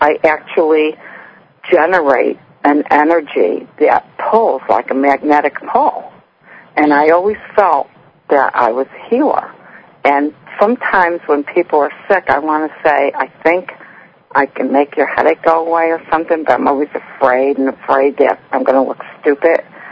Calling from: Elverson, Pennsylvania, United States; I am calling from Elverson, Pennsylvania, which is out about 30 miles west of Philadelphia. It's a small little town way out in the country.

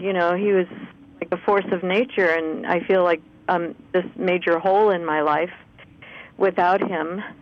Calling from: Mariposa, California, United States; Mariposa, California.

